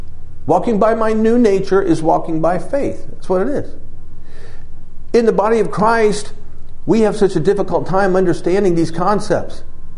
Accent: Ohio, United States; And I'm from Ohio.

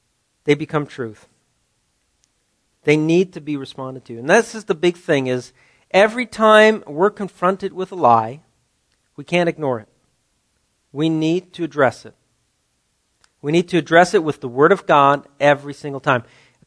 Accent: Canada; As a Canadian, we probably know more about American history than Americans know

